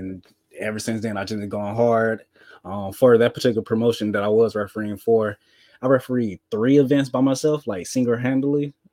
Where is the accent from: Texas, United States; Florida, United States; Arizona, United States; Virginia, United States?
Florida, United States; Jacksonville; I'm from Jacksonville, Florida, West Side. Best side.